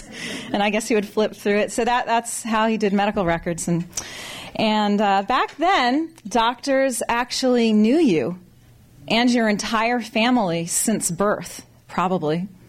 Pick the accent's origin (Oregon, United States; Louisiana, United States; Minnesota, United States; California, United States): Oregon, United States; Eugene; It's really exciting to be able to actually speak in my hometown. I've been all over the country sharing what we've done here, and it's amazing to me that people in Eugene don't even know this, a lot of them.